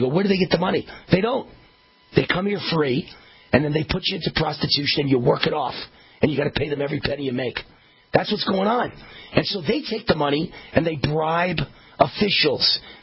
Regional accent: New York, United States; I grew up in New York, but I've never been in Verrazano in my life

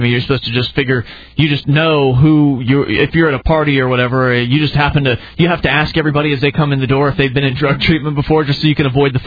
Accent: United States; Well, I am an American, and I have some sort of semblance of an idea of what this country was founded upon.

